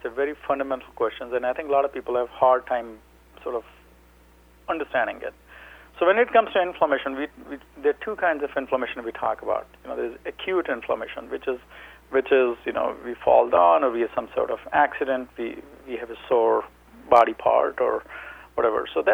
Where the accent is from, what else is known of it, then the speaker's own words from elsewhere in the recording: India; So, you know, I'm originally from India. I got my doctorate training from there